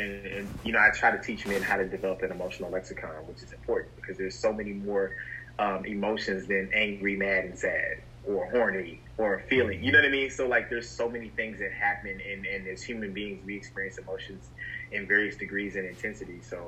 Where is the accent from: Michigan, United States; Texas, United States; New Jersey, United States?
Texas, United States; now in New York, United States; Originally, I'm a country boy. I'm originally from Texas, in New York now